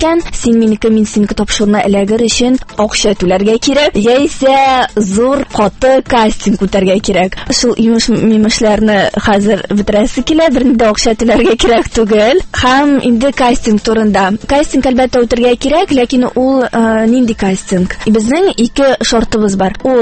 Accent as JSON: {"language": "Tatar", "town": "Kazan", "region": "Tatarstan", "country": "Russia", "said": "мин Казаннан, мәркәзебездән, 2-нче татар гимназиясында белем алып чыктым."}